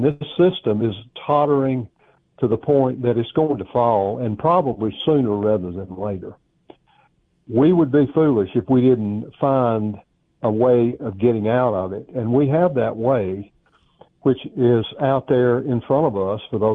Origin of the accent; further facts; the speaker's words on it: the South, United States; because I'm a Southerner